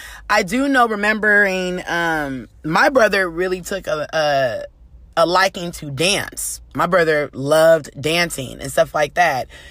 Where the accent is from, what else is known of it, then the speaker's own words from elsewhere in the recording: Oakland, California, United States; I'm from Oakland. So, of course, I love the Warriors